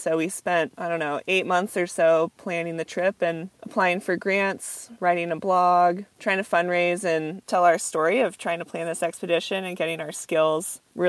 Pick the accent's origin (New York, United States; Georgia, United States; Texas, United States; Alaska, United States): Alaska, United States; Juneau; I grew up in Juneau, Alaska, and spent a lot of my childhood outside.